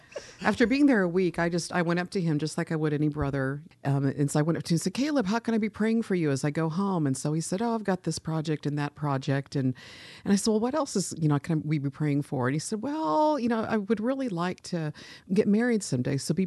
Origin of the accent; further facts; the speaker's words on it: United States; I am American, although I was born overseas too, because I was a military kid.